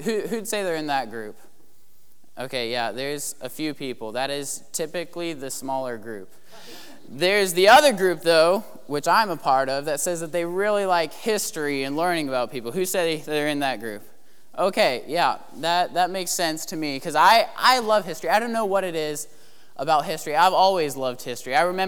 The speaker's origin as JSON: {"language": "English", "region": "Kansas", "country": "United States", "said": "probably because I'm from Kansas, and we don't see a lot of that around here."}